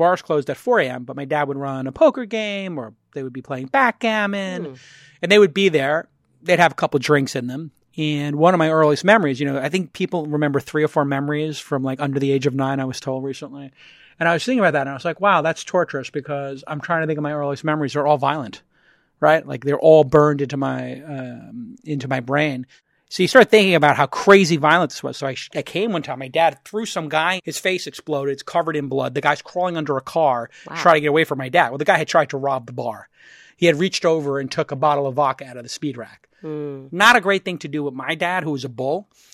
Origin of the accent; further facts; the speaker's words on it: Brooklyn, New York, United States; I grew up in Brooklyn, as some people know, and it was in the 70s and 80s, and that was the time at which you wanted to get out of Brooklyn. Like, our entire goal was to not be from Brooklyn, to just get out.